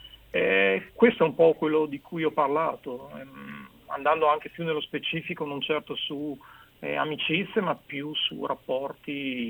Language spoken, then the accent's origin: Italian; Parma, Emilia-Romagna, Italy; effettivamente siamo tutti nati, credo che siamo tutti nati a Parma.